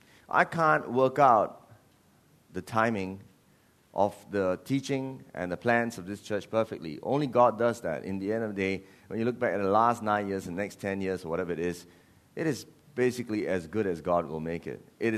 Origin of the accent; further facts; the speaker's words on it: Malacca, Malaysia; English is a second language; Malacca, you know Malacca? I come from Malacca.